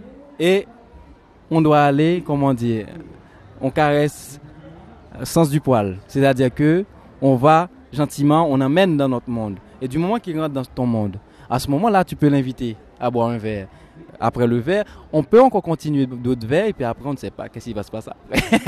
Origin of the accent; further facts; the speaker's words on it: Haiti; now in Switzerland; là je viens d'Haïti, il y a ça, je l'accepte, c'est ma culture.